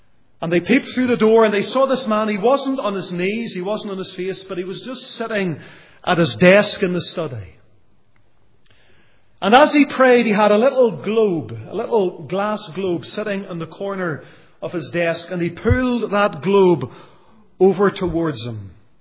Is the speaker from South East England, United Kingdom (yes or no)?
no; Lisburn, Northern Ireland, United Kingdom; the church I grew up in Lisburn